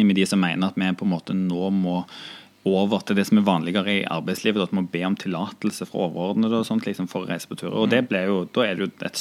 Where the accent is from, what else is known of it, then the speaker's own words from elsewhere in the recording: Stavanger, Rogaland, Norway; Det er ikke det som diskuteres rundt julebordet liksom, hjemme i Stavanger.